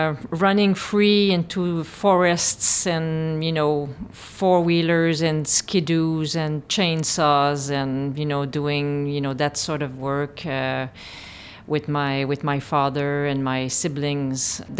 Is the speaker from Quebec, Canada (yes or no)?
yes; Val-des-Sources, Quebec, Canada; Oh, I grew up in a small mining town called Val des Sources.